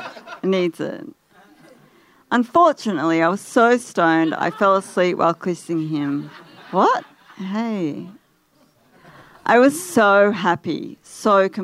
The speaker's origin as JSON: {"language": "English", "town": "Byron Bay", "region": "New South Wales", "country": "Australia", "said": "I'm from Byron Bay. I'm really sorry about that. I actually tell people I'm from Lismore."}